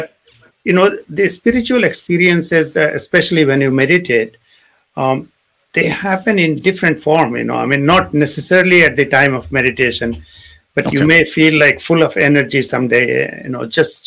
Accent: India; when we grew up in India, every time you go, you know, in the village or anywhere

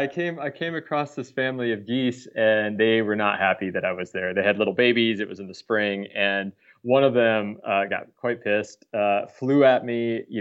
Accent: Des Moines, Iowa, United States; moved away as an adult; now in Stockholm, Sweden; I grew up in Des Moines, lived all over the U.S. And then about 10 years ago, I moved to Stockholm for a job.

